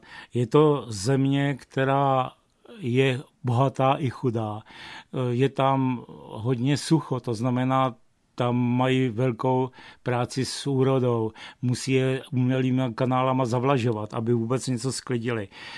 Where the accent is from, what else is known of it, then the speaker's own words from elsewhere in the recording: Bohemia, Czechia; A navíc jsem z Čech a to vaše pivo je trošku podobné limonádě.